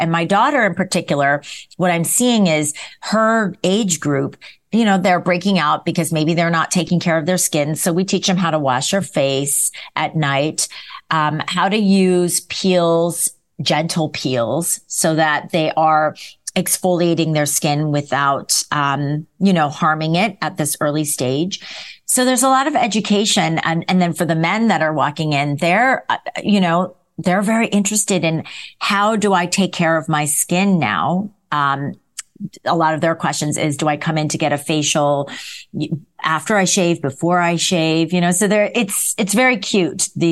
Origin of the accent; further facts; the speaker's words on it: New York, United States; I'm a New Yorker, as we discussed earlier.